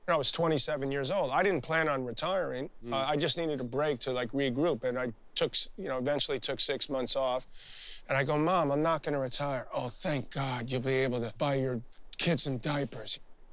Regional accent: Queens, New York, United States; I'm a New Yorker and it's the greatest city in the world, and he's convinced that he's a New Yorker, and I grew up in Douglas and Queens.

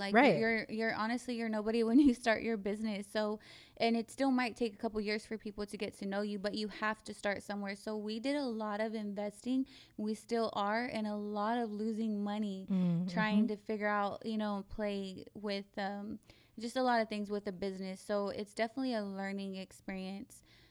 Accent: Abilene, Texas, United States; moved away; So I'm from Abilene. I'm not from San Antonio. Mm-hmm. And I moved from Abilene because my mom had passed away from lung cancer.

